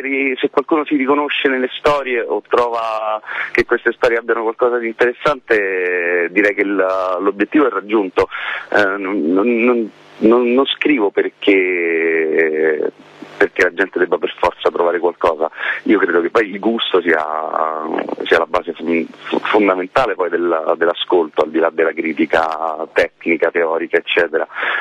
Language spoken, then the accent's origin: Italian; Rome, Lazio, Italy; mamma e papà sono nati e cresciuti a Roma e vengono da genitori romani, insomma, per cui sono abbastanza farcito, sono cresciuto in Borgata, e non si scappa da quella roba là, è proprio una radice forte.